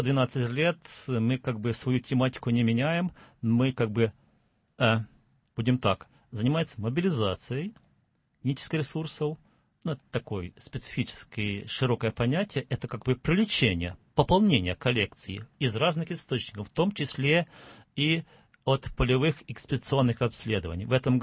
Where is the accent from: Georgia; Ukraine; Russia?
Ukraine; в детстве, когда я был маленький, я родился на Украине, мы всегда как бы был небольшой участочек конопли посаженной.